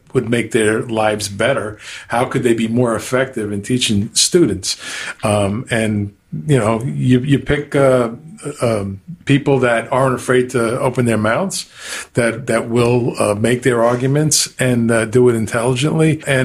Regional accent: New York, United States; now in Florida, United States; And like yourself, Phil, I'm a New Yorker.

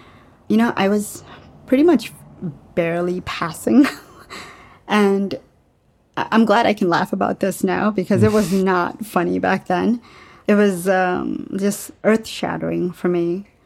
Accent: New York City, New York, United States; also born or lived in Bangladesh; So I grew up in New York City. I was born in Bangladesh, but grew up in New York City since I was 7 years old.

